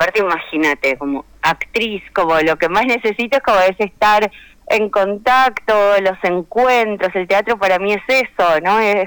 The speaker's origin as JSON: {"language": "Spanish", "town": "Escobar", "region": "Buenos Aires Province", "country": "Argentina", "said": "porque somos de Escobar, de zona norte"}